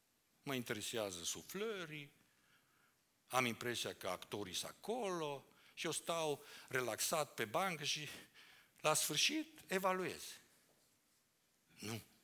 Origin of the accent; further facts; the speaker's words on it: Romania; Și ca un român zgârcit, n-am plătit